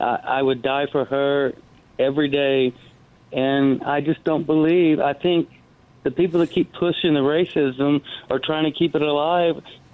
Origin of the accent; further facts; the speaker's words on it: Kentucky, United States; I just I take a little offense to the guys from Georgia because I'm from Kentucky.